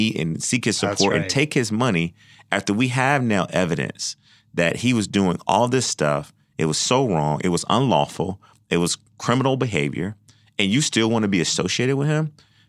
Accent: Georgia, United States; again, not to make this a Georgia-specific show, but I am from Georgia.

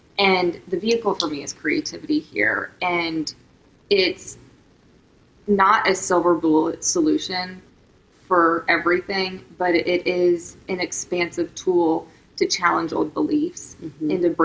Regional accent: Oklahoma, United States; And I grew up in Oklahoma, and that, you know, was interesting.

